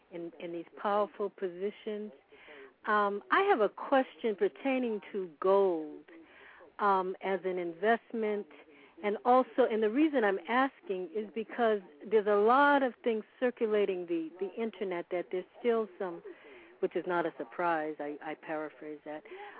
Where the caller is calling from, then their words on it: Alabama, United States; and I'm calling from Alabama.